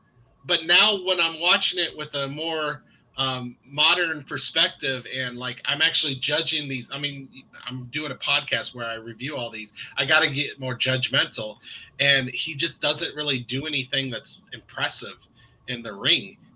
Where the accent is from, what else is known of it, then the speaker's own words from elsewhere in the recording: Ohio, United States; I'm not from Cincinnati. I'm just a big Cincinnati fan. I'm from Ohio, and I'm like almost 3 hours away from Cincinnati.